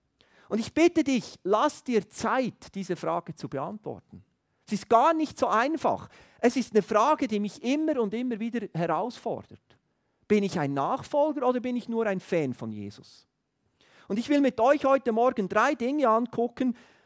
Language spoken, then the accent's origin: German; Thun, Bern, Switzerland; Wir sind Berner Oberländer, oder?